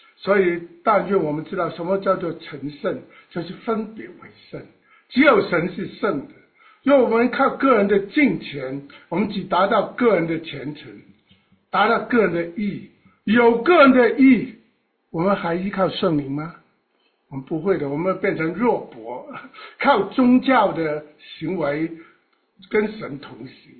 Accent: China; 我们中国人很喜欢

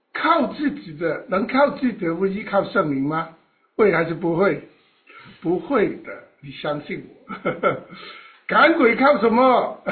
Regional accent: China; 我们中国人很喜欢

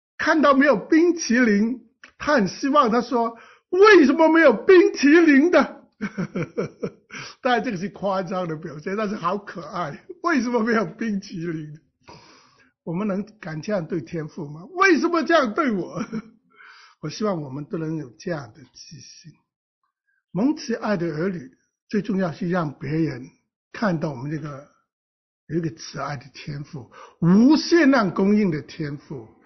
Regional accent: China; 我们中国的孩子很多都是爸爸妈妈说叫伯伯，叫爷爷，都是唯唯诺诺的。所以我们是在这种打压的环境长大的

